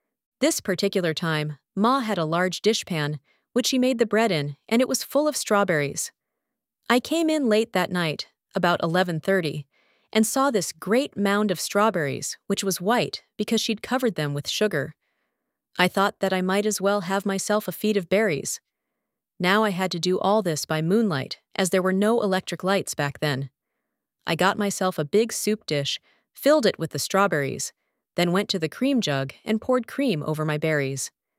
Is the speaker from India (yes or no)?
no; Delmas, Saskatchewan, Canada; also born or lived in Hudson Bay; When we lived in Delmas, we went to a French school. In the spring of 1928, we moved to the Hudson Bay area.